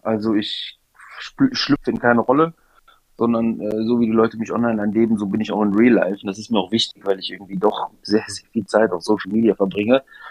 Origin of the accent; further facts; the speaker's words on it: Düsseldorf, North Rhine-Westphalia, Germany; ich komme aus Düsseldorf und es gab die Prowein.